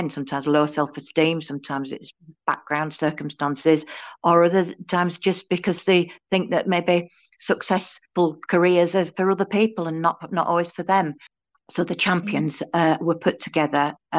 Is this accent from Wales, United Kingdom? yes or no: no; Bradford, Yorkshire and the Humber, United Kingdom; I was born in Bradford and I've grown up here. Went to school in Bradford to Bellevue Girls Grammar.